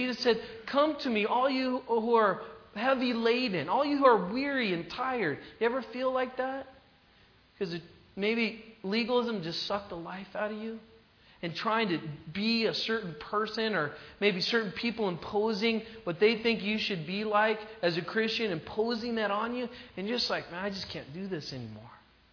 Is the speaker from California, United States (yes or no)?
yes; California, United States; See, I'm from California, and people out there, most of them don't go to church